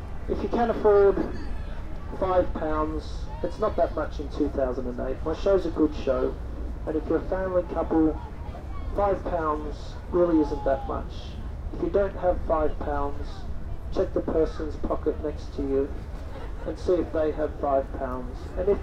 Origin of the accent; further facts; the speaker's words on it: Melbourne, Victoria, Australia; everyone. And I'm from Melbourne, Australia.